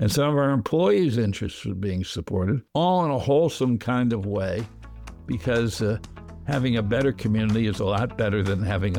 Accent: Massachusetts, United States; now in Philadelphia, United States; I lived in a community I loved, Philadelphia. I emigrated there from Massachusetts, fell in love with Philadelphia

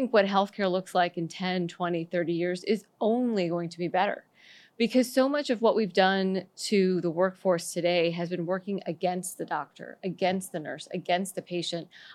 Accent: Florida, United States; maybe because I'm from Florida, but Washington, D.C. reminds me of fantasy land many, many times.

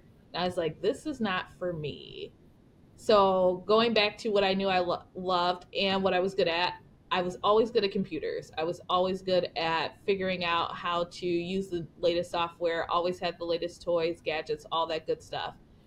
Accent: Cleveland, Ohio, United States; moved away as an adult; also born or lived in Buffalo; now in Chicago, United States; Yeah, so I grew up in Cleveland, Ohio. So born there, raised there.

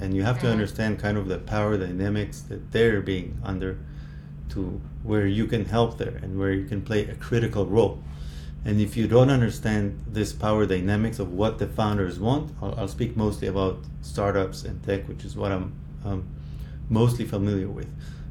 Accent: Tel Aviv, Tel Aviv District, Israel; I'm from Tel Aviv, Israel, spouse, two kids.

